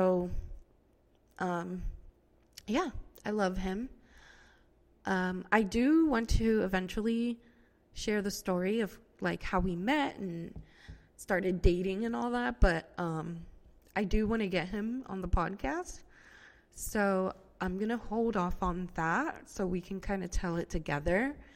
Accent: Puerto Rico; now in Florida, United States; So I am from Puerto Rico, but I don't really know anything about the island.

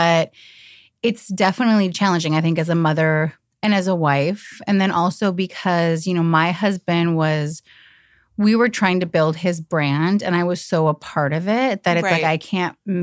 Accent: Minnesota, United States; now in Los Angeles, United States; So I'm from the Midwest, I'm from Minnesota.

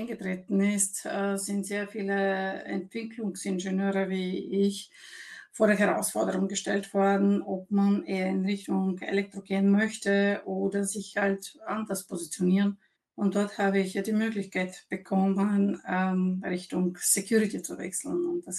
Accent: Bulgaria; moved away as an adult; now in Austria; Ich komme aus Bulgarien, bin 2000 nach Österreich gezogen, um Maschinenbau zu studieren, Kfz-Technik.

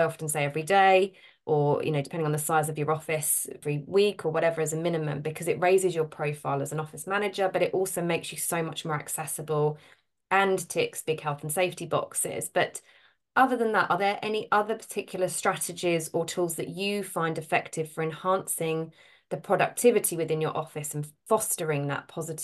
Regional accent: Shoeburyness, East of England, United Kingdom; so I'm from Essex near South End, grew up in Shoebury and all this kind of area.

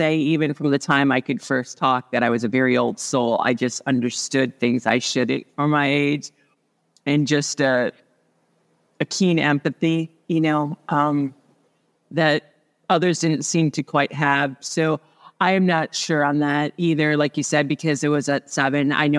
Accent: Midwest, United States; born there; I was born in the Midwest on a large farm, which plays into my first death experience.

